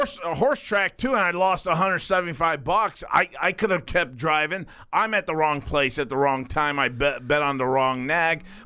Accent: East Coast, United States; Well, I'm from the East Coast. So yeah, we call it Coke.

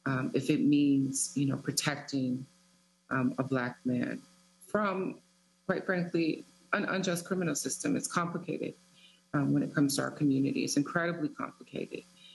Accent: Detroit, Michigan, United States; I have been Black my whole life. I'm from Detroit.

